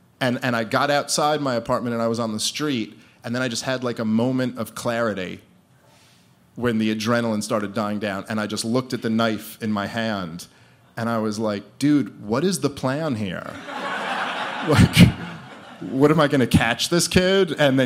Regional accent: Brooklyn, New York, United States; I grew up in Brooklyn, and not like this new hipstery Brooklyn that you guys are used to. I grew up in Brooklyn when it was like, you know, dangerous.

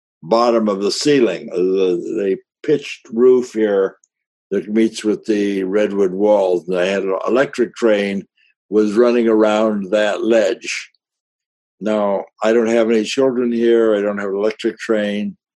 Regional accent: Chicago, Illinois, United States; That was a meaningful dream for me because I grew up in Chicago. I knew that area very well. My father had a bookshop on Dearborn Street.

